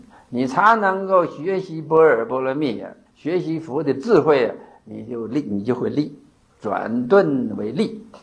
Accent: China; 按我中国人的想法

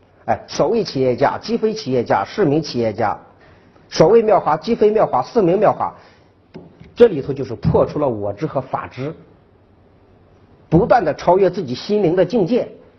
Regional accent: China; 我们中国人你会发现讲的佛教的道理都在庙堂之上，

